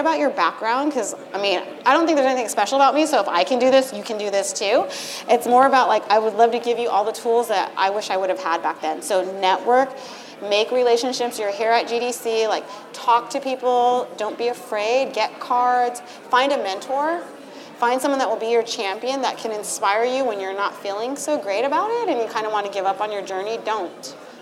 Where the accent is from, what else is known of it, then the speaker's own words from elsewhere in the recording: San Jose, California, United States; Like, I grew up in Eastside San Jose. Like, I went to UC Davis at the time.